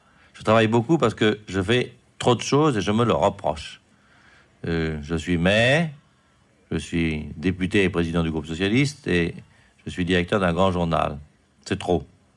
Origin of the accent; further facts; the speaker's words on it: Nîmes, Occitanie, France; J'ai été élevé à Nîmes, qui est une ville où il y a beaucoup de protestants, mais où la lutte entre les protestants et les catholiques a été très vive.